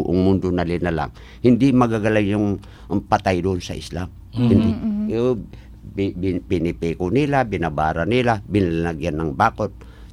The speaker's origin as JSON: {"language": "Tagalog", "town": "Iligan", "region": "Northern Mindanao", "country": "Philippines", "said": "dito sa amin sa Iligan City, particular sa Barangay Kiwalan"}